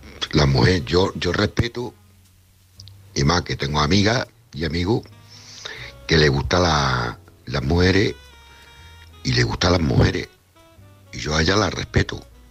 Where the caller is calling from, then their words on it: Cádiz, Andalusia, Spain; de Cádiz.